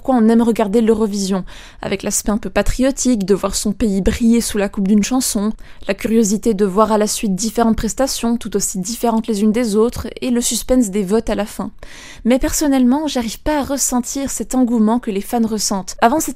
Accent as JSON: {"language": "French", "country": "Switzerland", "said": "ça se déroule chez nous, en Suisse"}